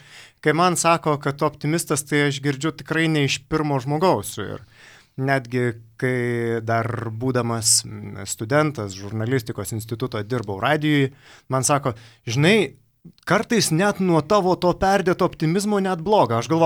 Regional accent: Pivašiūnai, Alytus County, Lithuania; Taip, aš esu kilęs iš Alytaus rajono, Pivašiūnų.

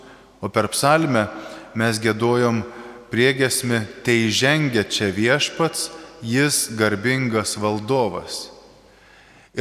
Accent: Šiluva, Kaunas County, Lithuania; Aš pats esu iš Šiluvos

